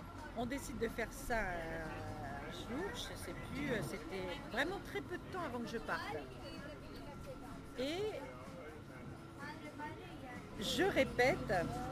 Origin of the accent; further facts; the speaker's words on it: Paris, Île-de-France, France; je suis parisienne